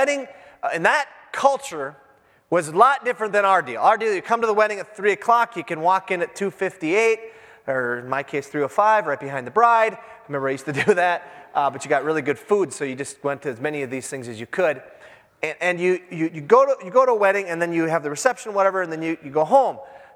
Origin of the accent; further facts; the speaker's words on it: Minnesota, United States; Now I'm from the Iron Range, and beer is pretty similar.